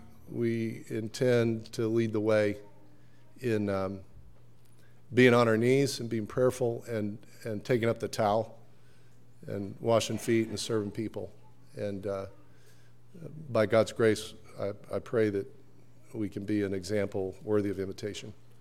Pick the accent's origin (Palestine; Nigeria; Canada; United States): United States; Oklahoma; also born or lived in Colorado; I was born and raised here in Oklahoma.